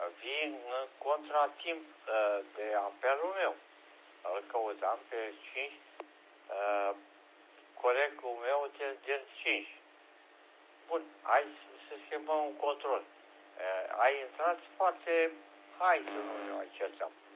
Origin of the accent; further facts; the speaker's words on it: Romania; Sunt un radioamator din România.